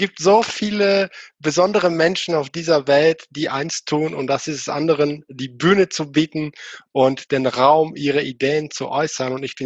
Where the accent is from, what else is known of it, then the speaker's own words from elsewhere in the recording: Bulgaria; Erstmal, einige wissen schon, ich komme nicht aus Deutschland, sondern aus Bulgarien.